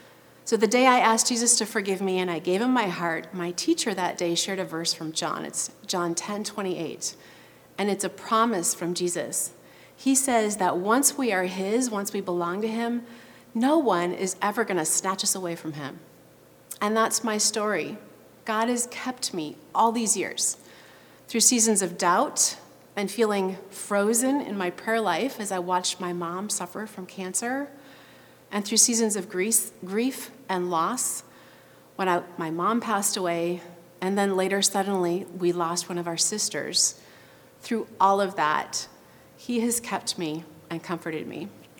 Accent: Pelican Rapids, Minnesota, United States; in a really small town in the center of Minnesota. I'm a Midwest girl at heart. And some tell me that my hometown, which is Pelican Rapids, it's all of 2,000 people

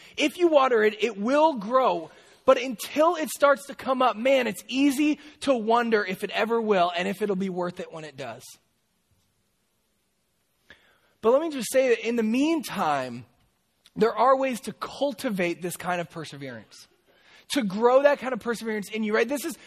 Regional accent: San Mateo, California, United States; But I'm not from Berkeley. I'm from San Mateo. I grew up in San Mateo. I'm a city boy.

